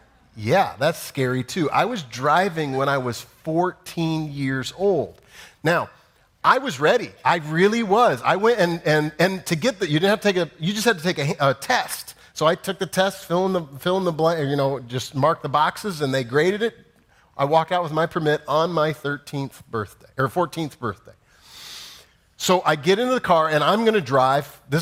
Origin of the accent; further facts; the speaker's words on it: Iowa, United States; now in New York, United States; And I was telling my daughters how I grew up in Iowa. We didn't have to.